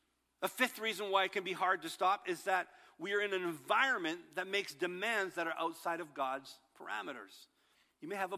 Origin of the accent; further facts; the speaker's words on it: Manitoba, Canada; from Manitoba. All right, so my grandpa was a Mennonite who migrated from Russia through Mexico up to the Canadian Midwest.